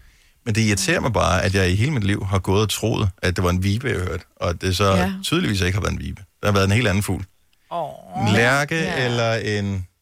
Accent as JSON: {"language": "Danish", "town": "Bogense", "region": "Region of Southern Denmark", "country": "Denmark", "tie": "born or raised there", "said": "jeg bor i området, ude på diget i Bogense, hvor jeg voksede op, på vej ud mod Stejvemølle."}